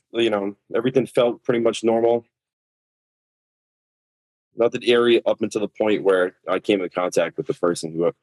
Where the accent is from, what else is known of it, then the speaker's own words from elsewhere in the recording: West Greenwich, Rhode Island, United States; I'm from West Greenwich, Rhode Island